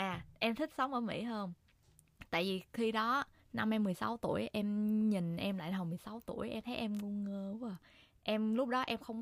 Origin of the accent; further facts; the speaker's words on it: Ho Chi Minh City, Vietnam; rồi từ nhỏ lớn là em ở Sài Gòn, không chưa bao giờ đi đâu